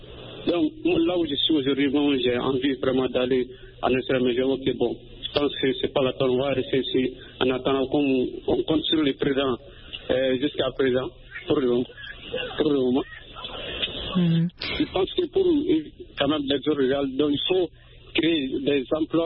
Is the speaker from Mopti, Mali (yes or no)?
no; Sikasso, Mali; je suis dans mon village natal, c'est dans la région de Sigasso. Donc, j'ai fini avec mes études, mais il n'y a pas de boulot. Donc, je suis venu à Bamako